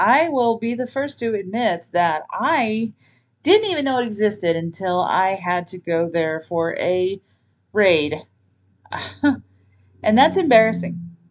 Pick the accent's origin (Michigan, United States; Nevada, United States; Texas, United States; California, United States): Texas, United States; Pampa; also born or lived in Amarillo; Or technically, Amarillo is not my hometown, but I've spent more time in Amarillo than I have spent in the town where I went to high school at. So At this point in my life, it really feels like Amarillo is more my hometown than Pampa is.